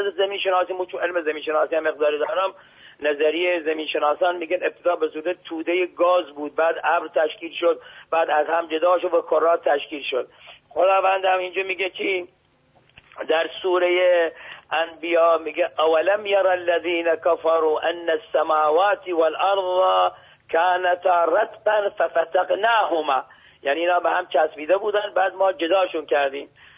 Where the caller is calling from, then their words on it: Genaveh, Bushehr, Iran; از گناوه، شهرستان استان بوشهر.